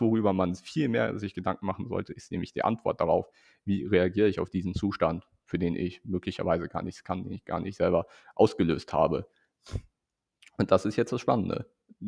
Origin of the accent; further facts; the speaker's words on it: Hesse, Germany; Also ich komme aus Hessen, da sind Mittelgebirge.